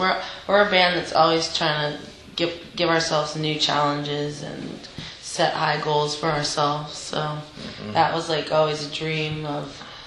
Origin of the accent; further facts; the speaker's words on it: Toronto, Ontario, Canada; I grew up in Queen West in downtown Toronto, and I'd never moved in my entire life. I've traveled a lot, but never moved.